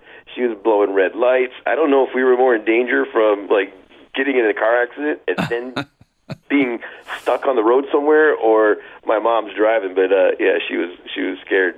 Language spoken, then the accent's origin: English; Wisconsin, United States; also born or lived in East St. Louis, United States; It's insane. It's nuts. And there's times where my mom said, I ended up actually growing up in Wisconsin